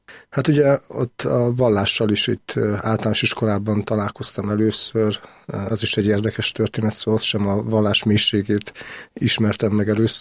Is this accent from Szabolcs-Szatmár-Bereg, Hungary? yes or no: yes; Nyíregyháza, Szabolcs-Szatmár-Bereg, Hungary; úgyhogy valahol vidéken születtem, Nyíregyházán, nagyon sokat voltunk az utcán